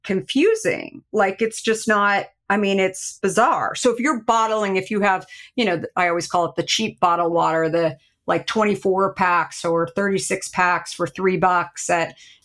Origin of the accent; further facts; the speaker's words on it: Arizona, United States; Like, you know, growing up in Arizona, I remember going down to Mexico a lot as a kid.